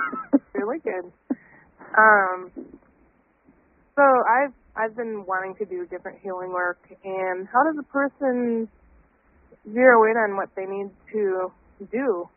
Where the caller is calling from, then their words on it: Rancho San Diego, California, United States; Rancho San Diego, California.